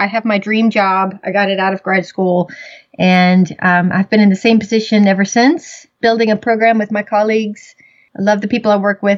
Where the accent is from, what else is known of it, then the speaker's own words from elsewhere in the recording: Grand Prairie, Texas, United States; Growing up in Texas and important icons of blue bonnets and growing up in Grand Prairie and having a small prairie behind our school.